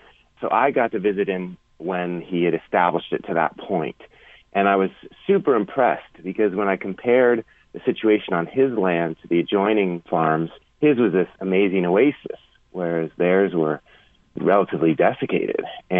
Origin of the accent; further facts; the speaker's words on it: Tucson, Arizona, United States; my drive was initially kicked in by growing up in Tucson, a dry land community, and seeing our water situation get worse over time